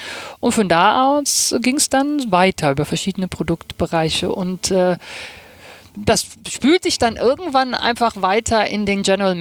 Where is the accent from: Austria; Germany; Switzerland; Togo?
Germany; Rhineland; now in Hamburg, Germany; Ich komme aus dem Rheinland, hört man ja auch immer noch, obwohl ich schon so lange in Hamburg bin.